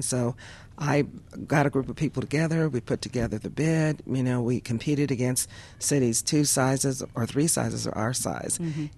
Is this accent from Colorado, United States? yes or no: yes; Denver, Colorado, United States; Well, you know, being a Westerner, I was born and raised here in Denver.